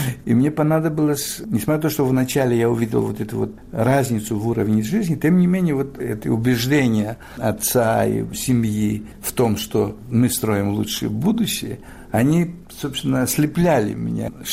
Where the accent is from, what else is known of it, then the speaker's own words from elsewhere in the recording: Greece; moved away; Потому что, вы знаете, в 60-м году, когда я уехал из Греции, Греция уже пережила результаты гражданской войны, страна начала перестраиваться, начала входить в такую нормальную жизнь. И я помню, ну, у нас довольно дяди, тети, бабушки были довольно нормальный уровень жизни.